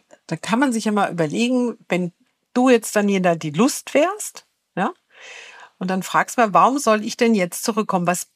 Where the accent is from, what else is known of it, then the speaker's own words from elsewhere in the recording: Bavaria, Germany; Ich bin ja aus Franken, es ist ja nicht so weit.